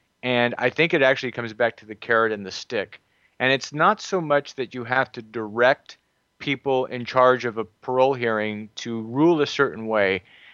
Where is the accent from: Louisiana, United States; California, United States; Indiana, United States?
California, United States; born there; came down to California from Eugene to work on his campaign, and then met my biological father, and I was born in August of 1969.